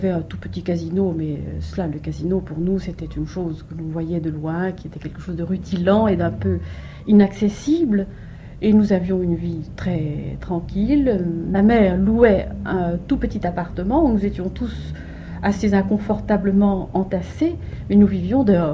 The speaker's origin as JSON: {"language": "French", "country": "Belgium", "tie": "born or raised there", "said": "Vous savez que je suis née en Belgique et j'ai vécu en Belgique pendant une grosse partie de ma vie."}